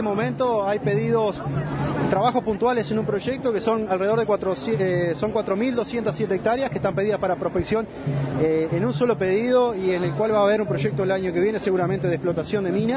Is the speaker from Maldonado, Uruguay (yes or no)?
no; San José, Uruguay; Venimos de San José, en donde la producción láctea equivale al 24% de la leche que se produce en el país